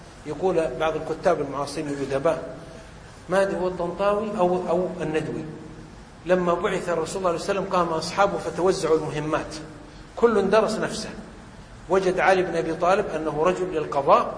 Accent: Ha'il Province, Saudi Arabia; تعرف جبل سلمى وآجة في حائل عندنا في السعودية

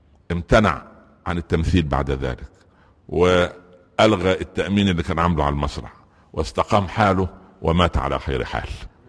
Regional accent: Upper Egypt, Egypt; هو انا مثل المصري عندنا في الصعيد يقول ايه؟

